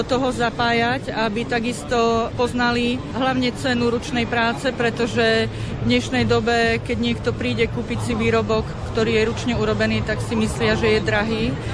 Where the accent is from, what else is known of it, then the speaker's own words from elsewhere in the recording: Svidník, Prešov Region, Slovakia; now in Liptov, Slovakia; Ja som rodená východniarka, pochádzam zo Svidníka, ale manžela mám Liptáka, takže nás to počase vrátilo na Liptov.